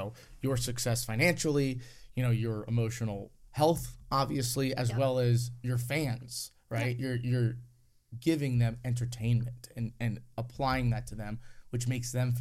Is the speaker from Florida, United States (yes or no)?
yes; Miami, Florida, United States; I'm still, I'm in from Miami, okay?